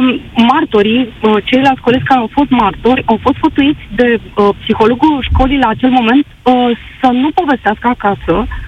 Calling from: Bucharest, Romania; Sunt din București.

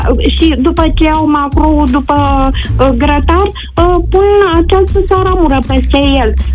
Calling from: Buzău, Buzău County, Romania; sunt din Buzău.

